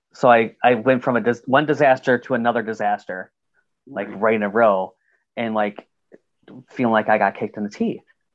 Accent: Michigan, United States; I'm from Michigan, you're from Wisconsin, so you know New Year's Day is cold.

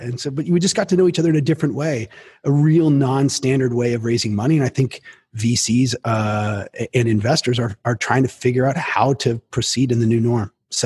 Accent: Canada; I'm Canadian.

